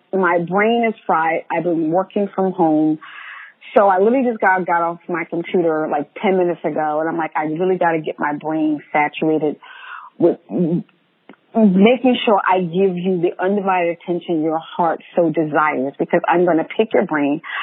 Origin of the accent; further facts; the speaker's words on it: New York, United States; I'm a New Yorker, so I'm sorry.